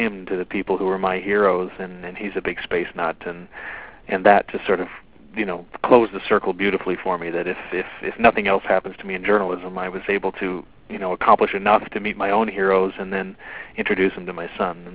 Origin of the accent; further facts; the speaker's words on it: Mississauga, Ontario, Canada; also born or lived in Montreal; I grew up in Mississauga, suburban Toronto, mostly. But I did live in Montreal for the years of Expo